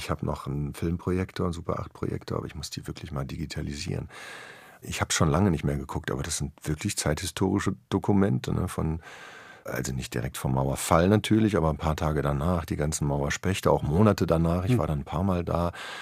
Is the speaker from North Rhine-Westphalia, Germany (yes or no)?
yes; Herdecke, North Rhine-Westphalia, Germany; also born or lived in Hagen; sodass meine Mutter, gebürtige Hagenerin, an den Ort ihrer Geburt gegangen ist. Und da bin ich zur Welt gekommen, ansonsten bin ich in Herdecke groß geworden.